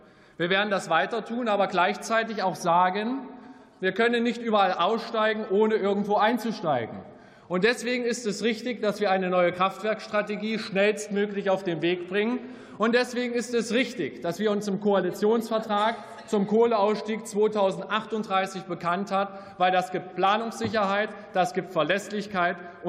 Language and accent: German; East Germany, Germany; als Ostdeutscher sei uns eines gesagt